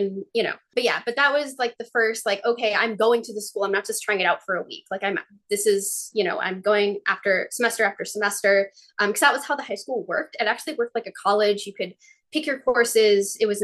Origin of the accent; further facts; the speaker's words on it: Massachusetts, United States; I grew up near Boston, and I grew up in like a Jewish family. We were religious, but we were the least religious family in the little religious community that we were in.